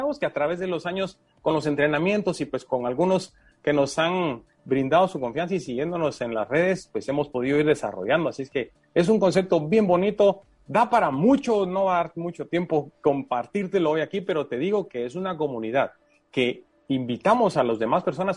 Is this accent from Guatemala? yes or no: yes; Guatemala; Yo quiero que nos demos cuenta como chapines que en Guatemala existe una magia especial